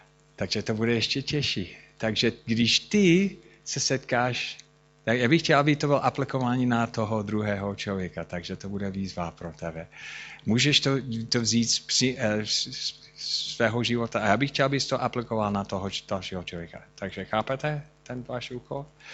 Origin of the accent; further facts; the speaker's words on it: United States; Czech is a second language; já jsem Američan, jsem poprvé v Austrálii